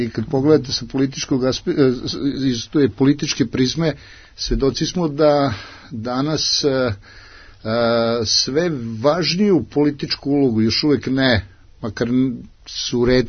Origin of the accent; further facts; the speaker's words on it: Serbia; da sam ja ponosan što dolazim iz Srbije.